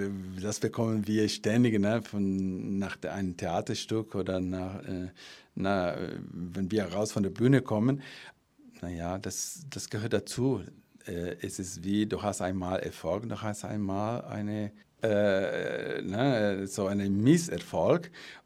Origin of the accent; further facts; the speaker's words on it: Brazil; German is a second language; now in Germany; Ich komme aus Brasilien, ich bin kein Deutscher.